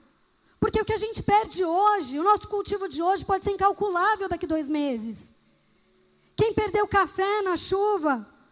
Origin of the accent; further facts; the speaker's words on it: São Paulo, Brazil; Porque é um cardápio paulista. É de onde eu vim, da minha cultura. Mas eu não me fechei para a cultura mineira.